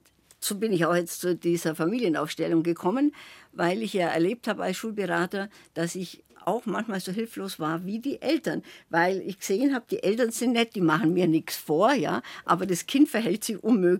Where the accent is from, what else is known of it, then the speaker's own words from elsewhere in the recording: Bavaria, Germany; also born or lived in Munich; Also geboren bin ich in München